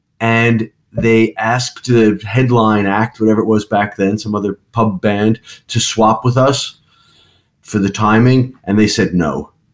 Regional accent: New York, United States; We're from New York. We have nowhere to live, but everyone will regret they don't take care of it.

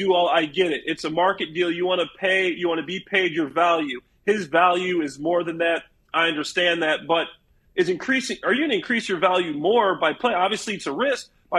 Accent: Chicago, Illinois, United States; I'm a Chicago Bears guy. I'm from Chicago.

